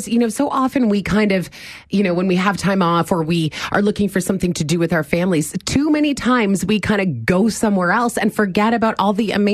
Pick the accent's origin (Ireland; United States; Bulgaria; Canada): Canada; Prince Edward Island; I am. I'm from Prince Edward Island.